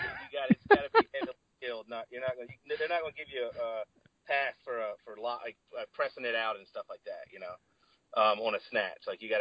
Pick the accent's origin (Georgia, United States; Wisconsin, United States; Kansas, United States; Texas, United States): Georgia, United States; growing up in Georgia, you know, in a family, no hunters. No one in my family hunted.